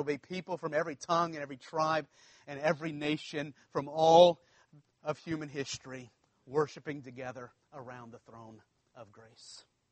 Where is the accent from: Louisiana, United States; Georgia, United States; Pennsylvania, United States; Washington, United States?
Louisiana, United States; I'm from South Louisiana. I guess we're the only people that don't have an accent.